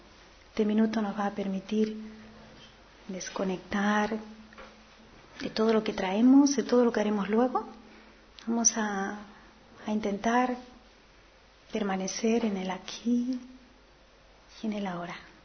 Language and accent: Spanish; Tenerife, Canary Islands, Spain; vengo de Tenerife, de Canarias.